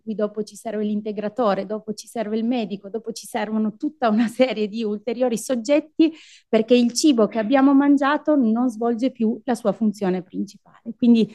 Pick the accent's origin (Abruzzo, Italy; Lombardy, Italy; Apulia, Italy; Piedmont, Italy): Piedmont, Italy; Il Piemonte è la mia casa, io sono originaria del Canavese e a fine 2019 ho deciso di licenziarmi e di provare a ritornare nell'azienda agricola dei miei nonni, quindi i miei nonni erano contadini